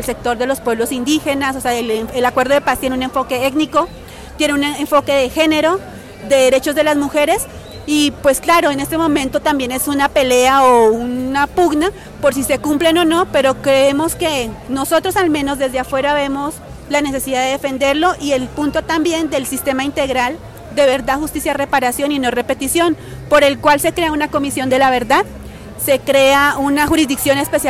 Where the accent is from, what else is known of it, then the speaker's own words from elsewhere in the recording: Colombia; now in Mexico; nosotros como colombianos y colombianas en México consideramos